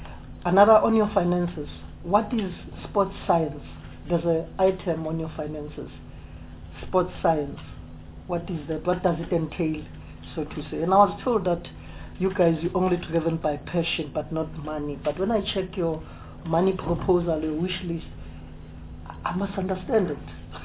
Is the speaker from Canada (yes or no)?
no; Soweto, Gauteng, South Africa; You know, I'm from Soweto.